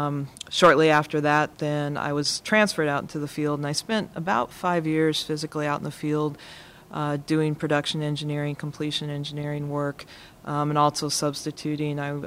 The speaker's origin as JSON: {"language": "English", "region": "Wyoming", "country": "United States", "tie": "born or raised there", "said": "I grew up in Wyoming, and I grew up around oil fields."}